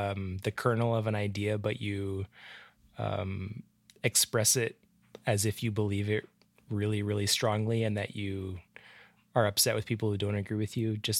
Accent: Edmonton, Alberta, Canada; We're two chefs from Edmonton, Alberta, Canada.

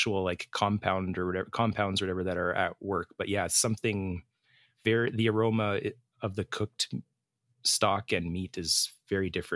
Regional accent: Edmonton, Alberta, Canada; We're two chefs from Edmonton, Alberta, Canada.

